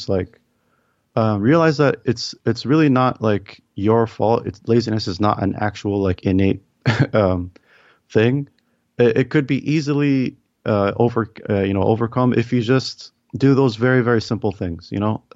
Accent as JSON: {"language": "English", "country": "Egypt", "tie": "born or raised there", "said": "You know, I was born and raised in Egypt."}